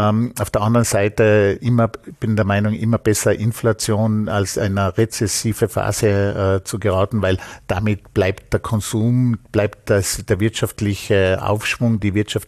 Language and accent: German; Vorarlberg, Austria; Bei uns in Vorarlberg ist es natürlich schon so, dass es immer teuer war